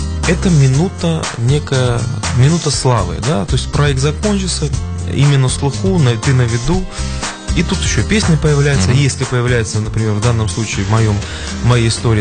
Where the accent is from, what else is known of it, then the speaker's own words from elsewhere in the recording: Belarus; я приехал из Белоруссии, и, понимаешь, я дальше, чем там сцена нашей белорусской эстрады, я никуда не выходил.